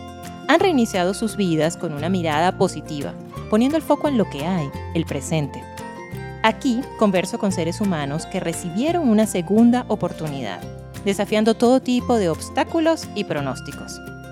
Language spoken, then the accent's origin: Spanish; Valencia, Carabobo, Venezuela; Ella se conecta desde mi ciudad natal, así es, ella está en Valencia, Venezuela